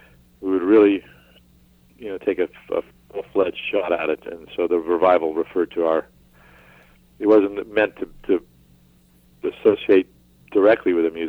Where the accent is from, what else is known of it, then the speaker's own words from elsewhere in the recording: California, United States; born there; Originally, I was born in Northern California.